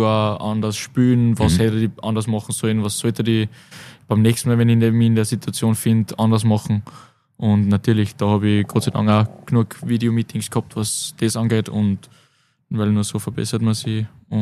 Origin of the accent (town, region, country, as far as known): Linz, Upper Austria, Austria; also born or lived in Wels